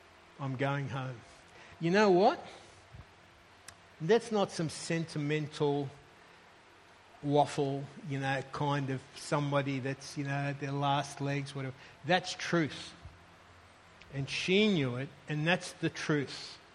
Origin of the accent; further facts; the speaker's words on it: Port Moresby, National Capital District, Papua New Guinea; also born or lived in Australia; I grew up in PNG in Port Moresby. If there's ever a country that's my home, it's that place that's got that place in my heart.